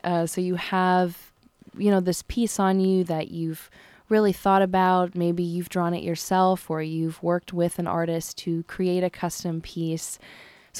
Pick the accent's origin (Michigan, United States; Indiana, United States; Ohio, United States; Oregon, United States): Oregon, United States; Portland; I was immersed in a wonderful arts community growing up in Portland